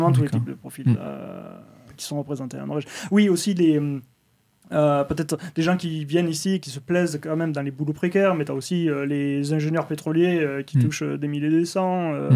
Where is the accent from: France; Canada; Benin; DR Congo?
France; Toulouse, Occitanie; Moi, bon, je viens du sud de la France, mais pas de ce côté, pas de ce sud-là. Et les gens comprennent pas quand ils disent ah tu viens du sud, tu viens de Nice. Non, je viens de Toulouse.